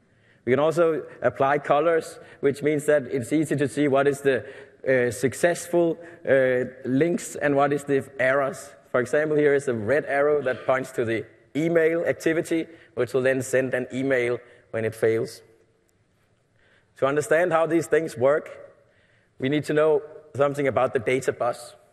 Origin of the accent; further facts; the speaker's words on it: Denmark; English is a second language; since I'm from Denmark, I always compare them with Lego blocks